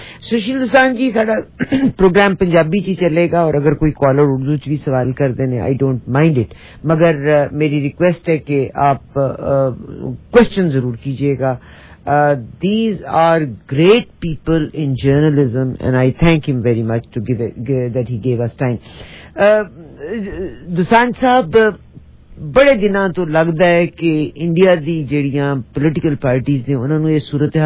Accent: Punjab, Pakistan; ਅਸੀਂ ਜਿਹੜੇ ਲਹਿੰਦੇ ਪੰਜਾਬ ਤੋਂ ਹਾਂ

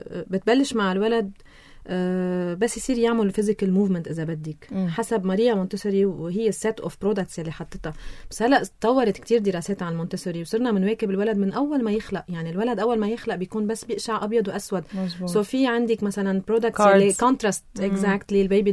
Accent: Lebanon; نحنا كلبنانية

